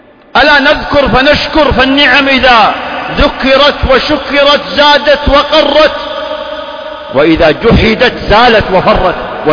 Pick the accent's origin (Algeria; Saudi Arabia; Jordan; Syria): Saudi Arabia; فقامت بلادنا المملكة العربية السعودية وبذلت الغالي والنفيس للحفاظ على أرواح كل من كان على ثراها